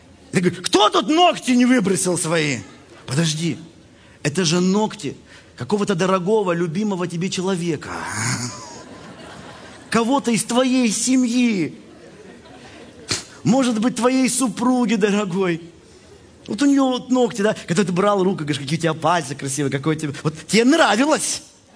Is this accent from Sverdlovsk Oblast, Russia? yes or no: yes; Yekaterinburg, Sverdlovsk Oblast, Russia; говорят, ты откуда … Я говорю, из Екатеринбурга.